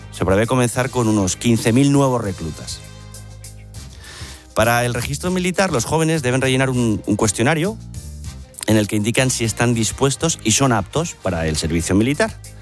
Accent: Spain; Y menos siendo españoles. Habitantes de esta soleada península ubicada en una esquinita del suroeste continental.

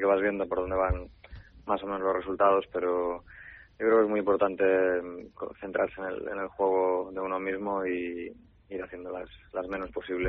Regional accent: Vilanova i la Geltrú, Catalonia, Spain; Yo soy de Vilanova de la Geltrú, al lado de Sitges

